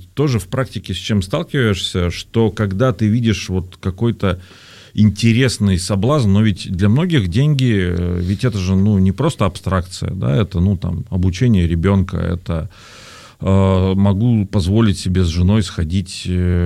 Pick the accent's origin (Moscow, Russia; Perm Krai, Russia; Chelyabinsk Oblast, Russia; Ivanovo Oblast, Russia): Perm Krai, Russia; Perm; когда сам в родном городе Перми, еще работая журналистом там, на стыке веков